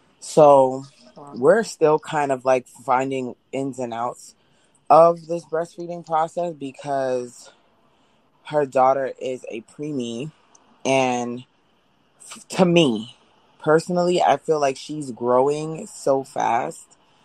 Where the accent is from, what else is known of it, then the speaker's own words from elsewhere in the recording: Jamaica; But my mom, you know, we're Jamaican, so she's like, you have to breastfeed, you have to breastfeed.